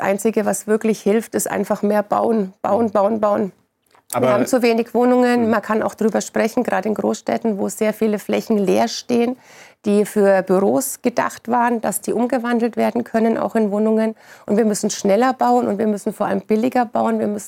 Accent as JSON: {"language": "German", "town": "Würzburg", "region": "Bavaria", "country": "Germany", "said": "Ich komme aus Unterfranken, zerbombtes Würzburg."}